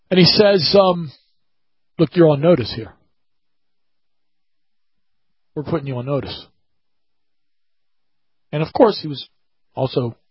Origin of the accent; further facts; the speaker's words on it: Washington, District of Columbia, United States; it pains me to say this because this is my hometown newspaper, Washington Post